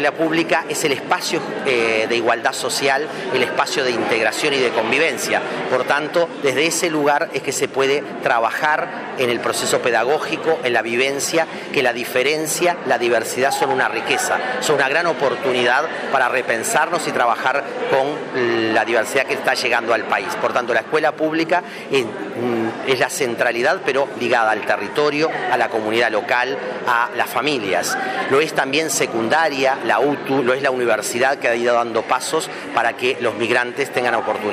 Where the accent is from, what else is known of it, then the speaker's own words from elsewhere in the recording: Uruguay; nuestra manera de pensarnos como uruguayos, donde no solo somos descendientes de europeos, sino también, como decíamos, hay afrodescendientes, hay personas que descienden de indígenas.